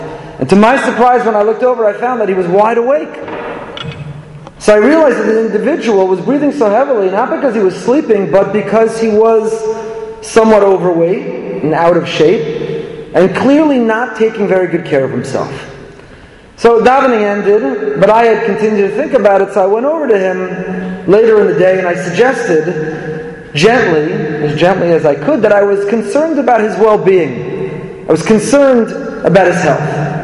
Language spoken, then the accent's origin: English; Teaneck, New Jersey, United States; to be back in Teaneck, my hometown, a place that had a tremendous influence on me